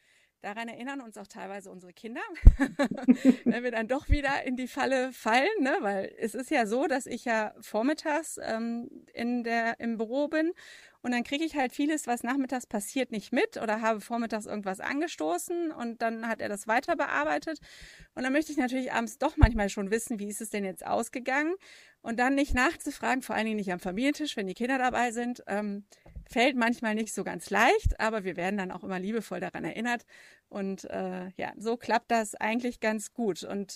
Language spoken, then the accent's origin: German; North Rhine-Westphalia, Germany; Tourismusbeauftragte für meine Heimat im Bergischen Land, wo wir auch wohnen